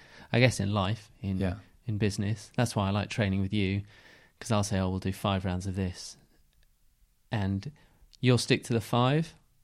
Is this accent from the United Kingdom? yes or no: yes; United Kingdom; I would say, as a Brit, it's a very American way of being.